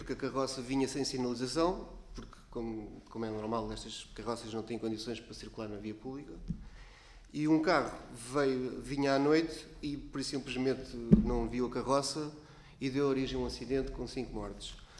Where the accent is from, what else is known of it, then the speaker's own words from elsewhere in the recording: Portugal; favorecer a nossa imagem enquanto portugueses